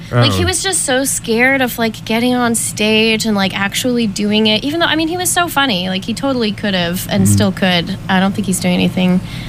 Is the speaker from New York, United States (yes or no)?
no; Dallas, Texas, United States; I'm going to go find him after and corner him and talk to him about it or something, because I'm from Dallas.